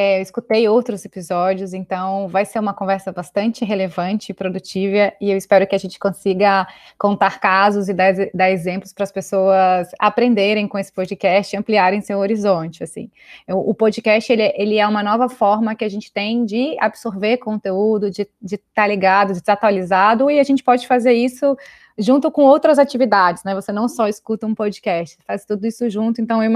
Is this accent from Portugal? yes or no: no; Brasília, Federal District, Brazil; now in Mexico; Então, eu nasci em Brasília. Agora eu estou morando no México, mas eu tenho uma casa em São Paulo, então eu estou aqui um tempo. Depois eu vou regressar a São Paulo, mas eu sou natural de Brasília.